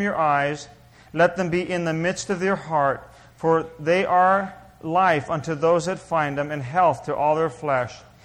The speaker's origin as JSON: {"language": "English", "town": "Santa Monica", "region": "California", "country": "United States", "tie": "born or raised there", "said": "I was born in Santa Monica, Los Angeles, raised in Santa Monica, California."}